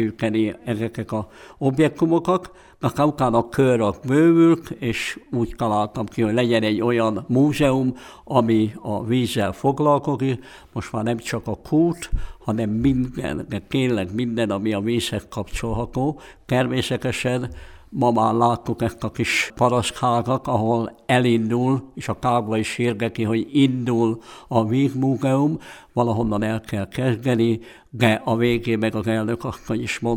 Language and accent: Hungarian; Tolcsva, Borsod-Abaúj-Zemplén, Hungary; born there; én tolcsvai születésű vagyok, az én édesapám volt itt több mint 40 évig görögkatolikus pap